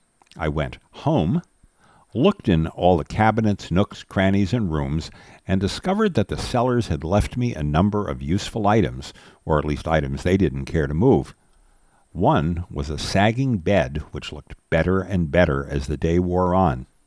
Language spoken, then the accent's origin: English; New York City, New York, United States; I grew up in New York City, and my sojourns to the country were of limited significance.